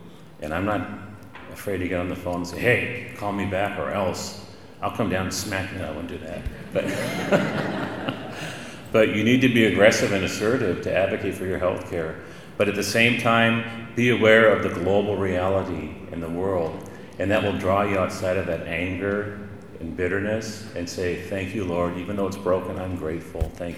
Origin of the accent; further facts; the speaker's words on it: Richland, Washington, United States; scares me because I grew up in Richland and that's where they built the plutonium for the bomb and everything.